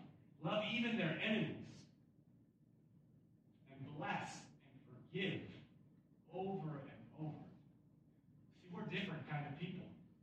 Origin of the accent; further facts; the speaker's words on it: United States; now in Bulgaria; As an American living in Bulgaria, I have a different language, a different customs, different sets of beliefs than the people around me.